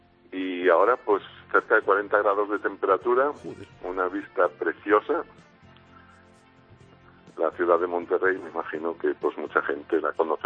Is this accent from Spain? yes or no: yes; Galicia, Spain; moved away; Yo soy español, gallego, y como buen gallego